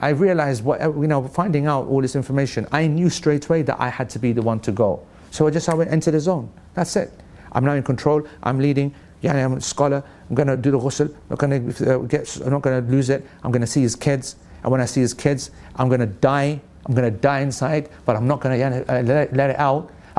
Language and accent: English; London, United Kingdom; moved away as an adult; I remember when I came to university early 90s, right? I came from London to Manchester.